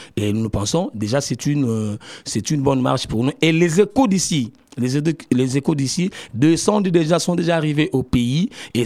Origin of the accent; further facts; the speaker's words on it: DR Congo; c'est un cas que nous vivons chez nous au Congo